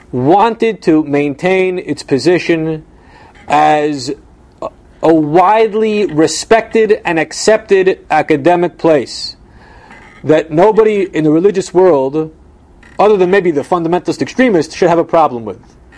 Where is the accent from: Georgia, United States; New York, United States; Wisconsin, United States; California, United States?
New York, United States; Great Neck; Mordechai Waxman, the illustrious rabbi of Temple Israel of Great Neck, okay, my hometown, I remember seeing Waxman many, many times around town, Middle Neck Road.